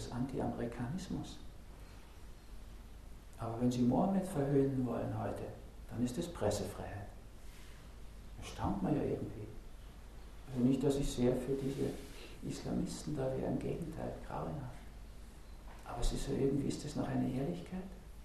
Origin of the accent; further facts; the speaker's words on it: West Germany, Germany; Ich komme aus der BRD, da ist das nicht so, da sind wir das nicht gewohnt.